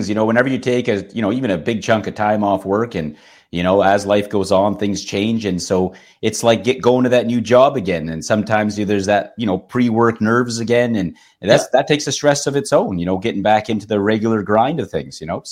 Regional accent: Edmonton, Alberta, Canada; born there; You know, I'm born here in Edmonton.

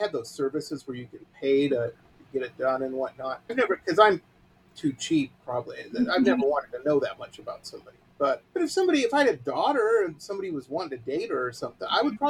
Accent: Detroit, Michigan, United States; And I grew up in Metro Detroit, which was a rough town.

